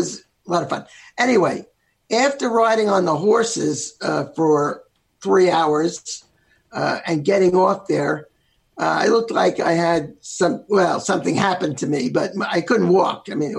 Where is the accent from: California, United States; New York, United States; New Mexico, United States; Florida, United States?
New York, United States; I'm from New York, so I find it very interesting that a lot of people have never been to New York.